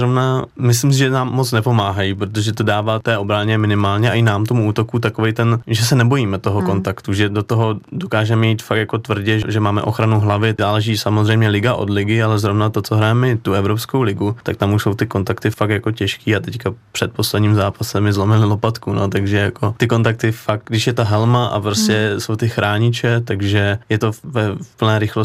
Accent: Přerov, Olomouc Region, Czechia; proto tam je napsaný, že jsem z Přerova

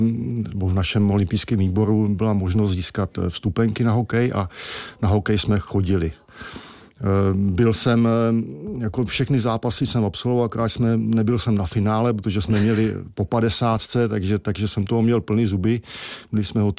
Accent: Orlické hory, Czechia; Já nevím, já jsem z Orlických hor

